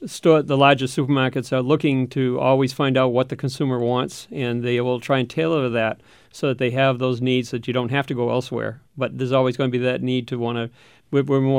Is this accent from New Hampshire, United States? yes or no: yes; Laconia, New Hampshire, United States; Well, before that, I grew up in Laconia.